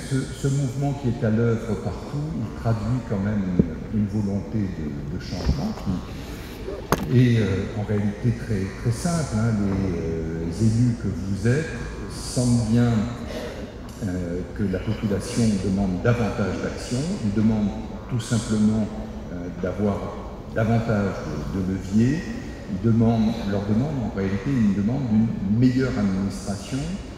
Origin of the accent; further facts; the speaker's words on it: Réunion; je suis réunionnais d'origine, très attaché à mon île